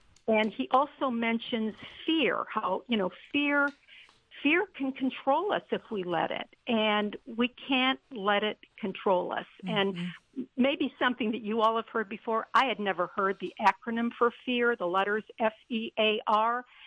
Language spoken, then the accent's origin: English; Detroit, Michigan, United States; she also references a lot from the area that I grew up in the Detroit area.